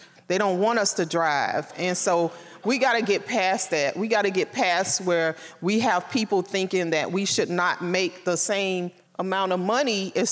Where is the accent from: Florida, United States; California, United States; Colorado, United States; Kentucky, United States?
Florida, United States; Miami; because I'm from Miami, and somebody being shot and killed is just a everyday occurrence.